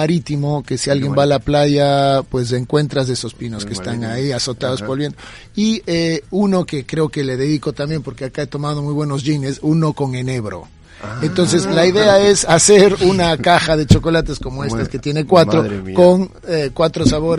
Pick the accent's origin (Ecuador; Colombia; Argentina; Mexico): Ecuador; Yo soy de Ecuador.